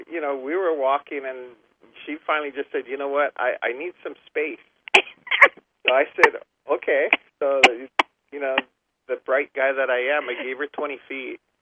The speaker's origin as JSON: {"language": "English", "region": "Hawaii", "country": "United States", "tie": "born or raised there", "said": "I was born and raised in the islands, on the island of Oahu. My family, I mean, we were born and raised in Hawaii. I am part Hawaiian, and, you know, I have Portuguese and Filipino."}